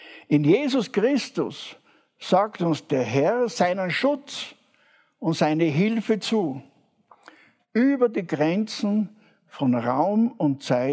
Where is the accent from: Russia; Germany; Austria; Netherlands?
Austria; now in Switzerland; Ich bin kein Schweizer. Ich bin Österreicher.